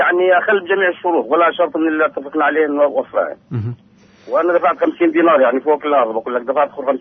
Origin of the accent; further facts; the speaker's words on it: Jenin, Jenin Governorate, Palestine; طلعت ثاني عمره مع واحد من عندنا في جنين، أنا من جنين.